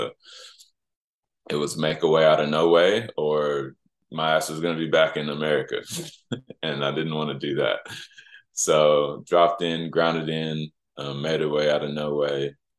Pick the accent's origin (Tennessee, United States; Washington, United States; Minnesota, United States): Tennessee, United States; Nashville; I hail from Nashville, Tennessee in the United States.